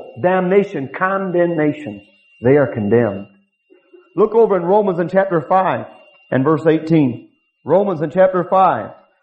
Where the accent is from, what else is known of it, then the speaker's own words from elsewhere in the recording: Detroit, Michigan, United States; I grew up in Detroit, Brother Michael. I didn't get along too good with black people.